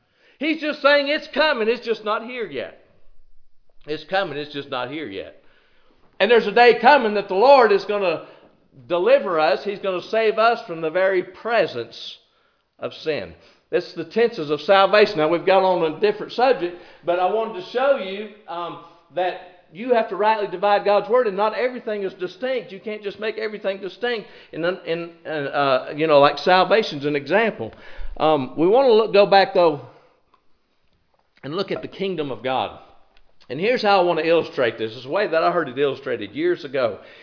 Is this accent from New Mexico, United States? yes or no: no; North Carolina, United States; If I ran into somebody from the United States over there and they said, where are you from? I could say, well, I'm from North Carolina.